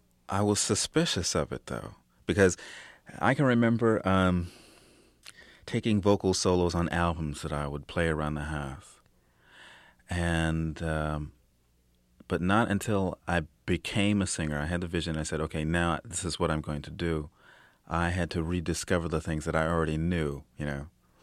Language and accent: English; New York, United States; In fact, there was, when I was growing up in New York, I think Texaco had a program.